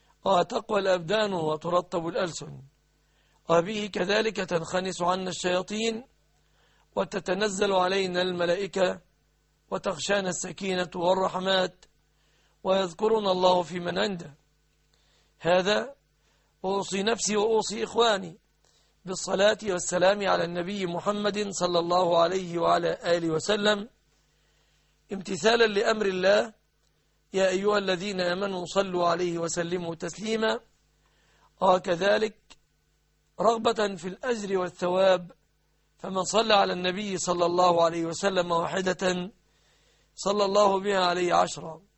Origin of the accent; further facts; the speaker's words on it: Egypt; لعل الله أن يرفع عن بلادنا مصر ما حل بها من بلاء وفوضى